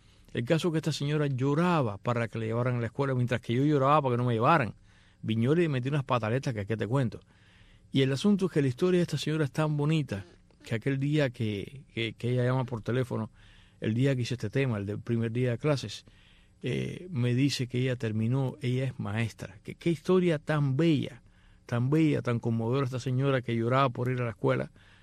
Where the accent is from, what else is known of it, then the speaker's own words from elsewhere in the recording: Matanzas, Cuba; yo recuerdo que en el caso de que se suponía que yo fuese, en mi infancia fuese en Matanzas a la escuela.